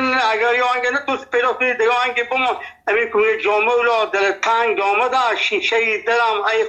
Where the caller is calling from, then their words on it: Nimruz, Afghanistan; دختم ما 50 سال در ولایت نیمروز هست، اینجا لهجه ما لهجه فارسی هست، اینجا لفظی ما لهجه بلوچی هست، اینجا پشتو گپ میزنه.